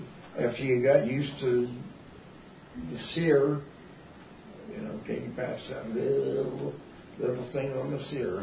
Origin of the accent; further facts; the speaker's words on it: Bertram, Iowa, United States; The little railroad village called Bertram, the west east of Cedar Rapids in Iowa.